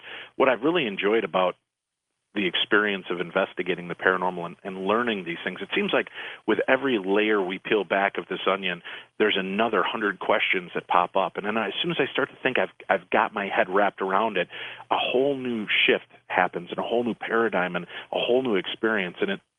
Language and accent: English; Medinah, Illinois, United States; here I grew up in Medina, Illinois, which is a suburb 22 miles west of Chicago.